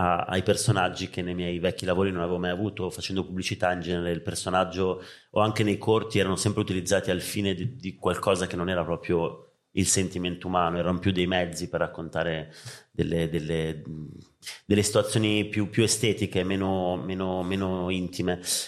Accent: Rome, Lazio, Italy; Sono di Roma.

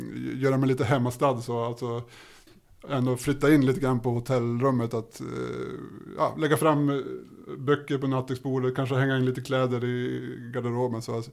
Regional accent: Norrland, Sweden; Ja, men som norrlänning så håller jag med dig

